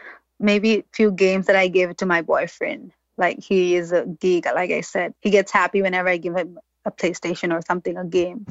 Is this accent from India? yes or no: yes; Imphal, Manipur, India; Oh, my hometown, Imphal, Manipur, every time.